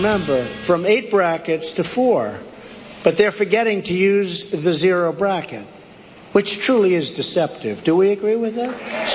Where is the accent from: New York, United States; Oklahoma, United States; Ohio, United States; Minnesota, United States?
New York, United States; Queens; recently moved to Pennsylvania from Queens, New York. Well, I like both places. I like Pennsylvania. I grew up in Queens. Went to school in Pennsylvania.